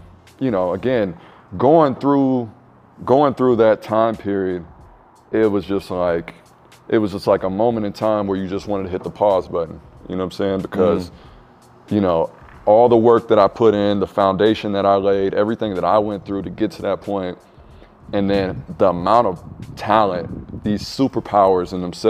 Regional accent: Peoria, Illinois, United States; I'm from Peoria, Illinois.

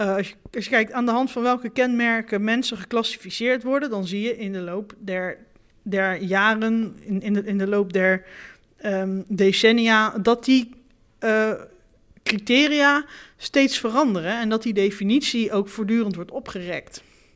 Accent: North Brabant, Netherlands; born there; Ik kom uit Brabant, althans daar ben ik geboren. Mijn ouders komen uit Rotterdam, dus ik heb in mijn opvoeding toch wel iets anders meegekregen dan alleen maar het Brabantse.

